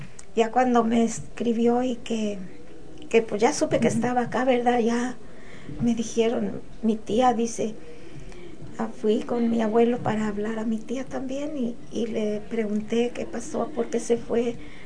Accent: Irapuato, Guanajuato, Mexico; moved away as an adult; also born or lived in Del Rey, California, United States; now in United States; Y nos fuimos para Irapuato, Guanajuato. Mi mamá no le gustaba aquí, ella quería estar en México.

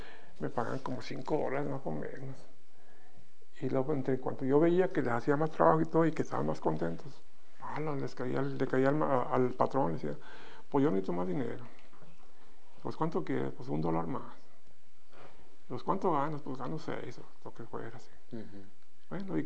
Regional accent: Mexico; moved away as an adult; Porque pues realmente nosotros en México sí no había yo por eso me vine de México porque no había trabajo.

